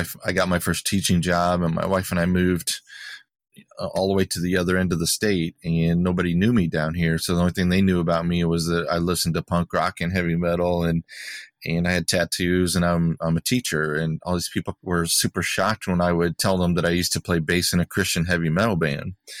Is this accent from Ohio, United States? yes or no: yes; Willard, Ohio, United States; relocated from Willard, Ohio, my hometown, all the way down to Texas.